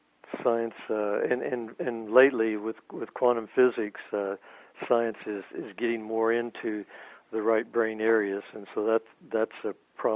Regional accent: Oklahoma, United States; I haven't really seen any studies, but from what I know, growing up in Oklahoma and knowing Native cultures as

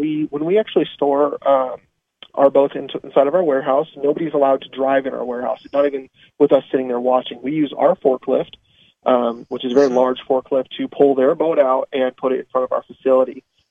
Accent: Portland, Oregon, United States; I'm from the Northwest in Portland, and we go out to the coast, and boats can go out there.

